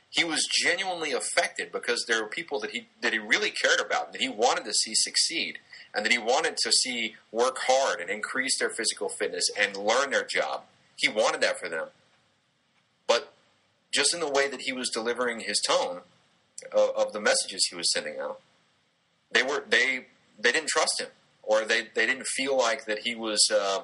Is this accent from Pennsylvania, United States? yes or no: no; Texas, United States; Now, I'm from Southeast Texas, and I could talk to everybody just like this if I wanted to.